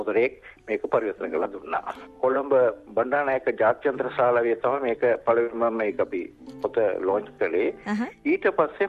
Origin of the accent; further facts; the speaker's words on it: Negombo, Western Province, Sri Lanka; Sinhala is a second language; also born or lived in Jaffna; මගේ උපන් ගම මීගමුව. මම මීගම ඉගෙන ගන්න කාලයේදීම මම සිංහල භාෂාවත් දෙවැනි භාෂාව වශයෙන් මම ඉගෙන ගත්තා මගේ පාසලේ.